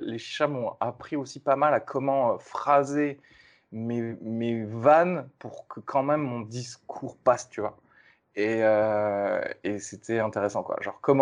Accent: Toulouse, Occitanie, France; Mais voilà, je viens de Toulouse

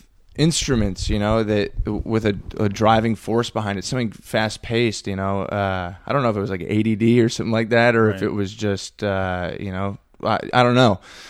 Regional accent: New Jersey, United States; I'm from New Jersey, so I'm a bridge and tunnel guy.

